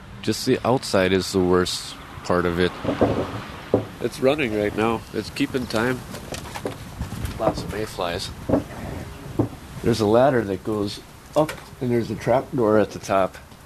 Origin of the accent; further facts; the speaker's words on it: Kewaunee, Wisconsin, United States; I grew up in Kewaunee, and I remember very well seeing the clock across the street from that gas station and always hearing it ring at night and the car ferry coming into town.